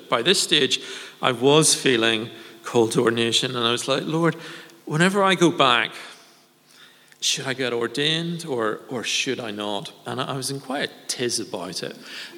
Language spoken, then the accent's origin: English; Northern Ireland, United Kingdom; I grew up in Northern Ireland throughout the Troubles, where bombs exploded left, right, and center.